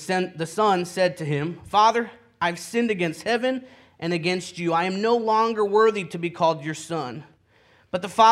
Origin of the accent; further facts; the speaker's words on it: Puerto Rico; I can think back to my younger years growing up in Puerto Rico, and I can think of some mistakes that I've made.